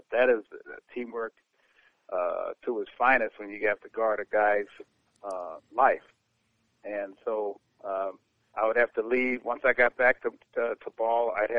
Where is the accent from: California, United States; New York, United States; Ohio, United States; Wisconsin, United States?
California, United States; and I was from California, even though my dad's from the South.